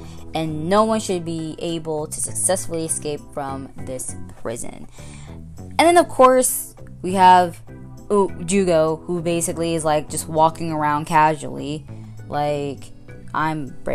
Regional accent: United Kingdom; It's just like, I'm British, but I sound like an American.

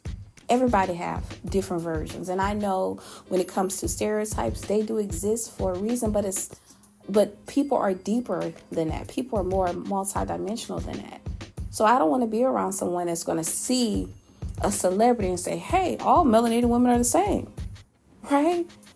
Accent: Louisiana, United States; I'm also from the United States. That is true. I'm also from Louisiana, okay? And I'm also from the West.

